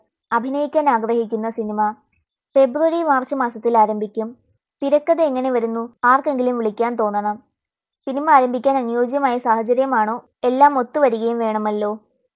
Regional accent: Tanzania; also born or lived in Thiruvananthapuram, India; ടാർസാനിയയിലാണ് ഞാൻ പഠിച്ചതും വളർന്നതും. തിരുവനന്തപുരമാണ് നാട്.

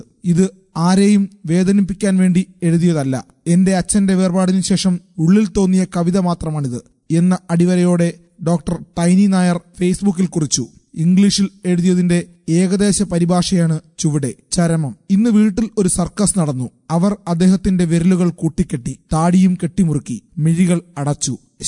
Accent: West Bengal, India; first language Bengali; Malayalam is a second language; അവിടെയാണ് ഞാൻ ജനിച്ചത്. എന്റെ സ്കൂൾ വിദ്യാഭ്യാസം ബംഗാളിലാണ് പൂർത്തിയാക്കിയത്. മാത്രമല്ല എന്റെ ഫസ്റ്റ് ലാംഗ്വേജ് ബംഗാളിയായിരുന്നു.

